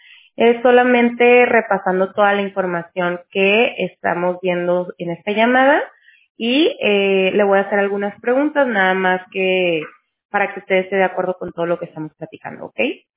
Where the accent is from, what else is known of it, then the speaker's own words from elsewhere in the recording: Mexico; yo también soy de México.